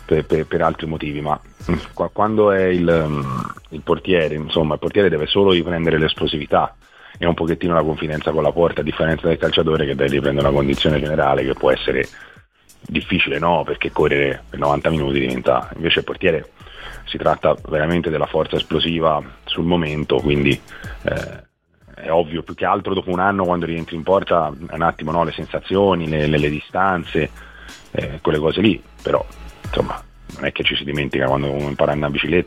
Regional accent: Florence, Tuscany, Italy; poi dopo sono fatto così da buon fiorentino orgoglioso

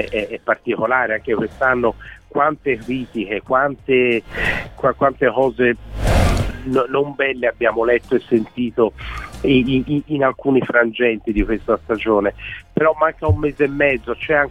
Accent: Florence, Tuscany, Italy; e poi noi che veniamo da Firenze, insomma, di vedere la roba degli altri, insomma.

